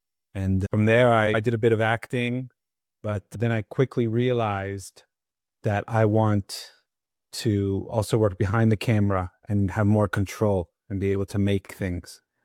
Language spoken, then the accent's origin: English; Miami, Florida, United States; now in Los Angeles, United States; No, I moved to LA in 2009. I grew up in South Florida, Miami.